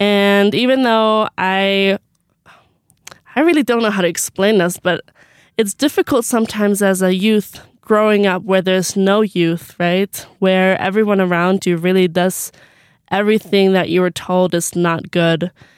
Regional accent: Iceland; now in Rexburg, United States; growing up in Iceland where there's no church at all, basically.

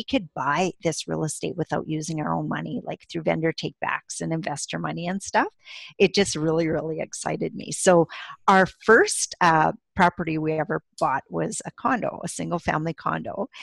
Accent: Saskatchewan, Canada; So I'm from Saskatchewan, Canada, and we live just outside the capital city of Regina. We've lived in Saskatchewan our whole lives.

